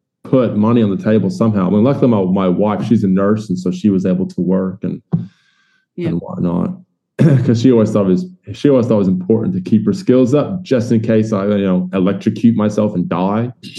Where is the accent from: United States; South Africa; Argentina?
United States; Florida; moved away as an adult; now in Australia; I was born and raised in Florida and for 20 years, and then I moved out here to Australia in 2005 to marry my wife.